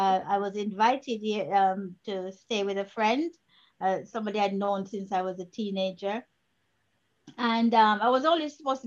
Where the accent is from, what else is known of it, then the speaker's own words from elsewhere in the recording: Jamaica; I grew up in Jamaica.